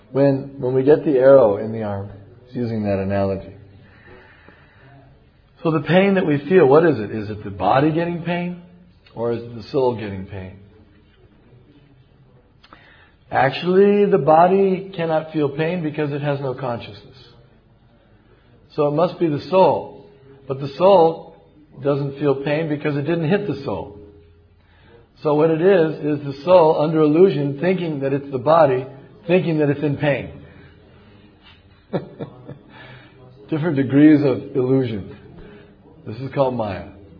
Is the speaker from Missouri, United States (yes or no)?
yes; Kansas City, Missouri, United States; I'm from Kansas City